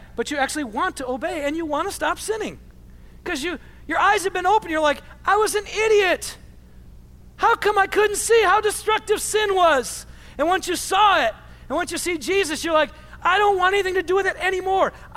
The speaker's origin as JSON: {"language": "English", "region": "Michigan", "country": "United States", "tie": "born or raised there", "said": "You know, I grew up in Michigan, and I was done with the Lions at least 100 times in my life, okay?"}